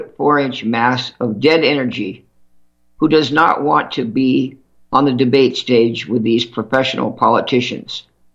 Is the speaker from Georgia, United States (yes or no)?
no; Manhattan, New York, United States; My hometown. Manhattan, born on Fifth, not just born in Manhattan, born on Fifth Avenue, at Flower Fifth Avenue Hospital. Anyway, on a glorious June 8th, 1948.